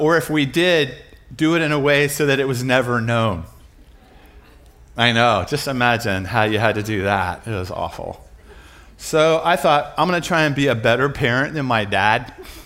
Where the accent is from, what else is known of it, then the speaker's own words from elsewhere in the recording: Washington, District of Columbia, United States; This is from my kids in D.C. So I'm from Washington, D.C.